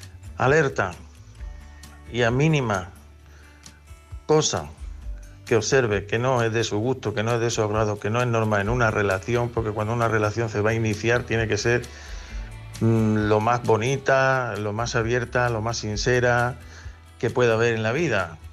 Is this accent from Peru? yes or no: no; Carmona, Andalusia, Spain; soy de Carmona.